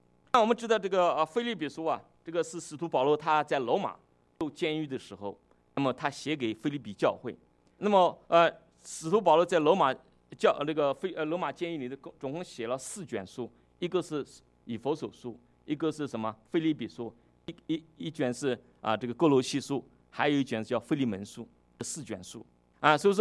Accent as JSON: {"language": "Chinese", "country": "China", "said": "我们中国人以前50多岁就是个老人了。"}